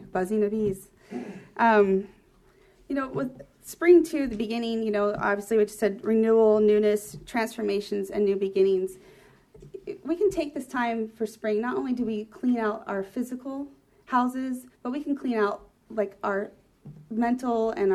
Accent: Colorado, United States; one of my favorite memories of spring is I grew up in Colorado.

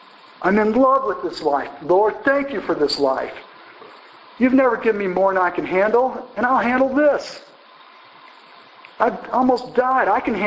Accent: Midwest, United States; because I come from Big Ten country, college sports, Big Ten, Midwest

